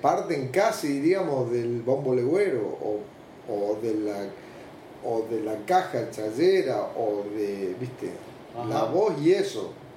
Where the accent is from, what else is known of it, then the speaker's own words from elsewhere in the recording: Misiones, Argentina; parto de donde yo vivo y de donde soy. O sea, ¿qué es Misiones? Como primera cosa. Misiones está metido entre Brasil a la derecha, a la izquierda Paraguay.